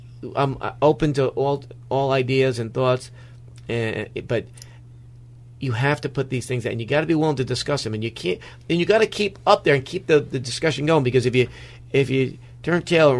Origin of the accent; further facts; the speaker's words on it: Greenwich, Connecticut, United States; So when we grew up in Greenwich, right, when Mickey and I grew up here, most of the cops lived here.